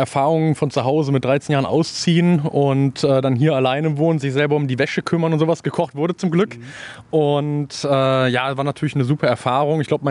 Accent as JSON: {"language": "German", "region": "Rhineland", "country": "Germany", "said": "bei uns im Rheinland sagen immer, ich bin da im Junggesellenverein mit und die feiern immer sehr gerne."}